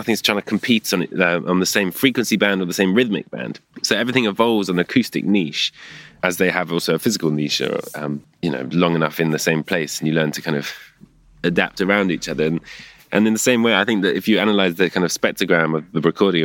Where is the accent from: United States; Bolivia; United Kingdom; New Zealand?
United Kingdom; England; born or raised there